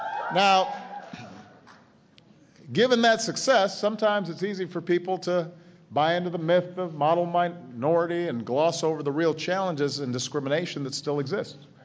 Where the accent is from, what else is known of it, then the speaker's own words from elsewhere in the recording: Hawaii, United States; also born or lived in Indonesia; I grew up in Hawaii. I spent time in Indonesia as a young boy. The food, the culture, the spirit of the Asia Pacific region, that's who I am.